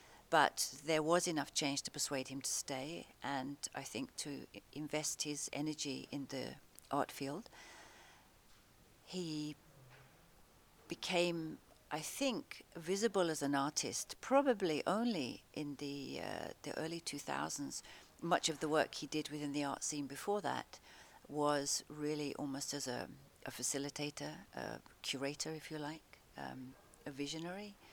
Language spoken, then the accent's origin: English; United Kingdom; now in China; I'm a British person based in China, where I've been for 20 years now.